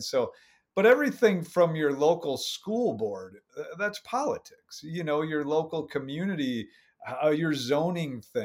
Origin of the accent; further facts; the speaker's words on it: Minneapolis, Minnesota, United States; moved away as an adult; also born or lived in Wisconsin; now in Dallas, United States; We moved about 2 years ago from Minneapolis. I had lived my whole life in the Midwest, Wisconsin and Minneapolis. And I was like, you know, I'm done with feet of snow and all of that.